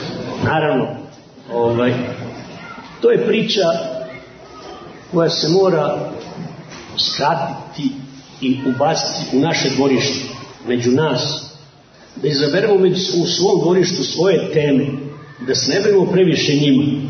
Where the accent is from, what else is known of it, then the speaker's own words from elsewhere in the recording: Croatia; born there; Ja sam iz Hrvatske rodom